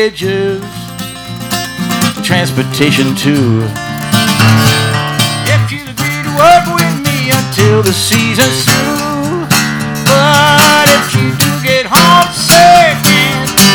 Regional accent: West Virginia, United States; But you know, I'm from West Virginia, you know.

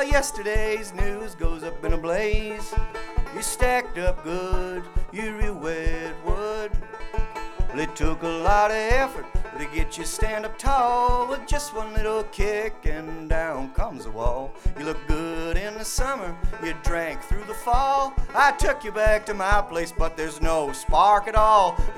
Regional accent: Canada; And I'm from Canada. We use liters up there.

